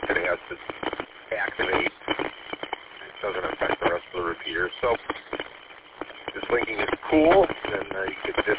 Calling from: Saginaw Township, Michigan, United States; I'm transmitting from Saginaw Township, and the repeater's in Saginaw.

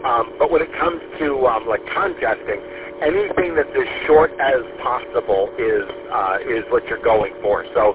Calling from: Shelby Township, Michigan, United States; Down here in Shelby Township, so 23 in Van Dyke is where I am.

